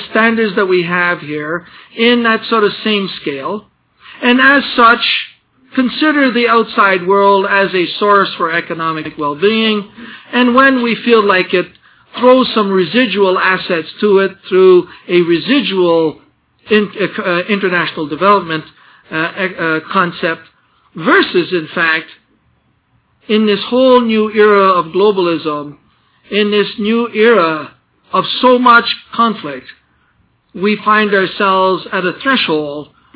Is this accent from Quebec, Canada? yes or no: yes; Quebec, Canada; accent: Quebecois; first language fr; English is a second language; I'm going to speak mostly, essentially, in a North American English, which is not my mother tongue. My mother tongue is Quebecois, or as some of my less friendlier friends from France would say, 18th century French.